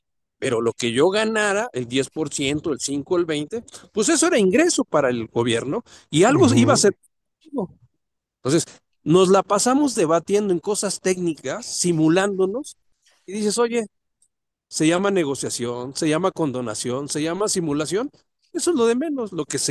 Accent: Mexico; como asesor, como experto en impuestos, como mexicano.

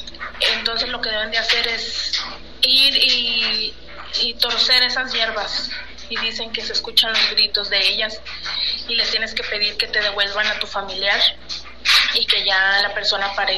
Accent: Veracruz, Mexico; Es lo que yo sé de mi pueblo y es una leyenda de por allá, de por la Huasteca.

